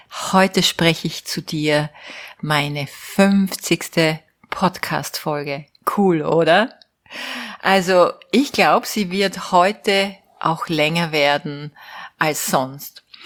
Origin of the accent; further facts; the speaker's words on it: Austria; Die Fenster sind natürlich nicht so dicht wie bei uns in Österreich.